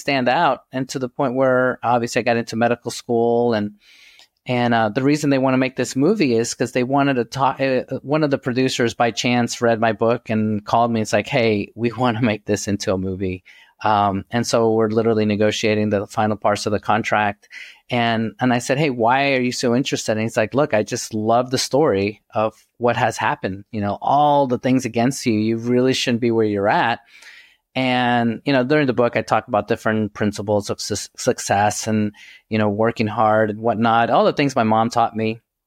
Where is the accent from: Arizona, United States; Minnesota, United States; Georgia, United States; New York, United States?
New York, United States; New York City; I grew up in New York City, and my mother had me as a teenager, and we literally grew up in poverty together.